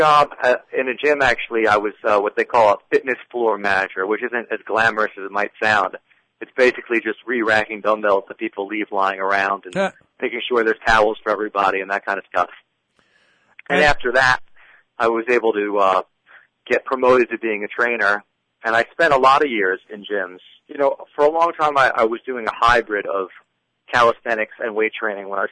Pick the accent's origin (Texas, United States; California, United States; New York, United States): New York, United States; New York City; The next one in the U.S. is going to be actually in my hometown in New York City this June.